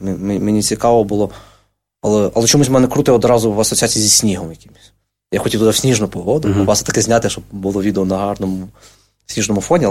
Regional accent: Khmelnytskyi Oblast, Ukraine; от ми самі подоляни, ми хлопці, як би сказати, ми самі себе критикуємо

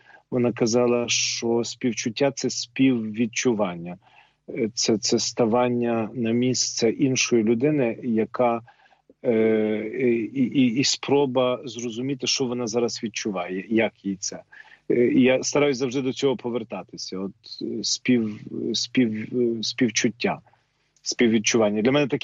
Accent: Chortkiv, Ternopil Oblast, Ukraine; Тоді якби я сам з Тернопільщини, Чортків, тоді всім було важко.

